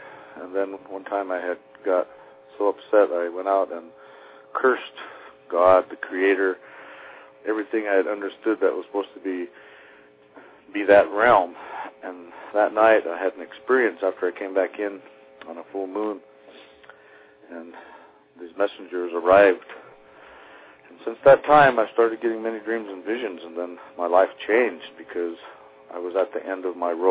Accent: Wyoming, United States; I'm 54 years old, and I'm from the Wind River Indian Reservation in the center of Wyoming, in the Wind River Mountain Range, and I was raised on a reservation, born on a reservation in 1950

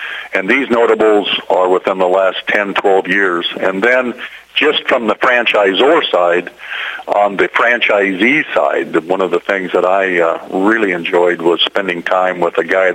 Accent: San Bernardino, California, United States; growing up in San Bernardino, California

